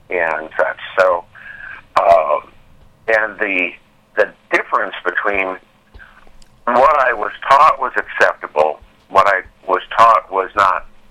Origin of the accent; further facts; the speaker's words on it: Indiana, United States; Even though I am from Indiana, I do not play basketball.